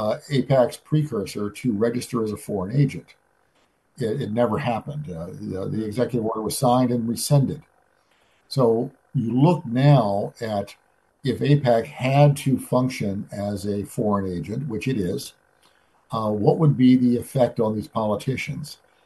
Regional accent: Missouri, United States; You know, I mean, originally I'm from Missouri, so you got to show me.

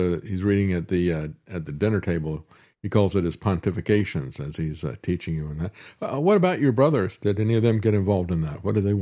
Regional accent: Tampa, Florida, United States; I grew up in Tampa.

